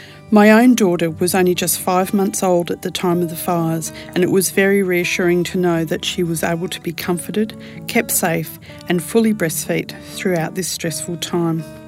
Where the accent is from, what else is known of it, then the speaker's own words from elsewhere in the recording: Sydney, New South Wales, Australia; I'm from Sydney, Australia.